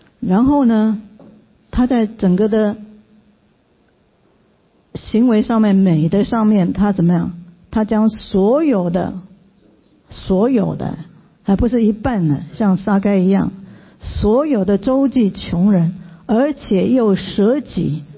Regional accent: Taiwan; 我们台湾人也看得见，对不对？

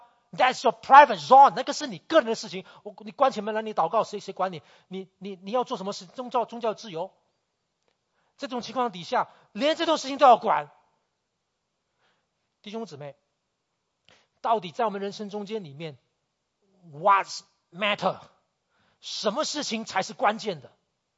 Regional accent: Malaysia; 我来自马来西亚，马来西亚当然是一个多元种族的国家。我从小成长的里面，我不单只是跟华人在一起，我的班上里面全班如果40个学生，我可能华人大概只有十个十五个之间，那其他可能有马来人。

